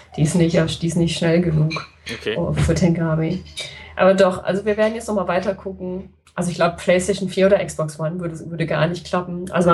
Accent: North Rhine-Westphalia, Germany; Also ich komme aus dem Ruhrgebiet.

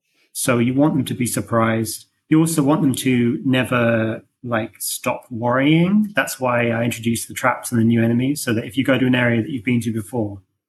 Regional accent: England, United Kingdom; But we're from England, so we never really experienced that kind of thing too much. There weren't as many in England.

